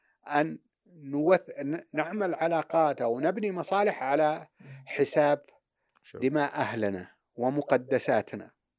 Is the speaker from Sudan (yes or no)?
no; Saudi Arabia; وأنا كمتابع سعودي وصحفي سعودي وعربي أقول لك بكل أمانة